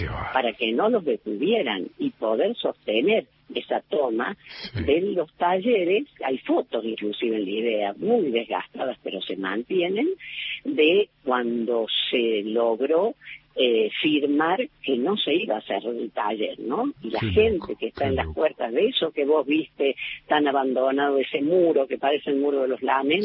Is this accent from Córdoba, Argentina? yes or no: yes; La Falda, Córdoba, Argentina; moved away; Yo llegué acá, fíjate vos, desde La Falda, y sin embargo acá había, ¿no? Lo que en La Falda no teníamos, que era un estudio superior.